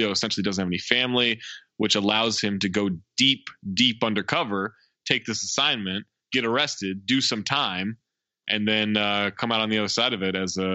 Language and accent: English; Scotland, United Kingdom; I'm Scottish.